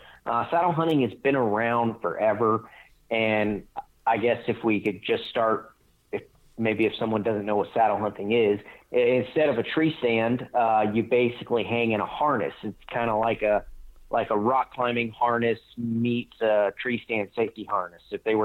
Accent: Florida, United States; I grew up in the Southeast in Northwest Florida. And I tried to import those Southeast style hunting tactics out to the Colorado Rockies.

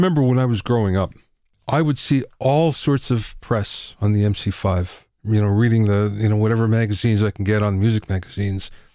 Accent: Pennsylvania, United States; Pennsylvania.

